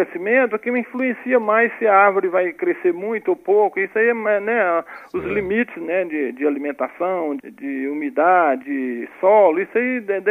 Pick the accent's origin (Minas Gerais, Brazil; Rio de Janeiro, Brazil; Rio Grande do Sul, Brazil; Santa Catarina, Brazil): Minas Gerais, Brazil; eu sou de Minas, do interior de Minas, lá eles usam muito o cedro.